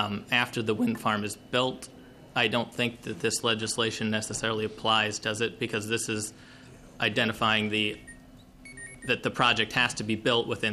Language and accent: English; Minnesota, United States; now in Le Sueur, United States; I grew up in Mr. Magnus' district down there in southwestern Minnesota. I currently live in Le Sueur with my wife and kids. I am a community wind developer from Le Sueur.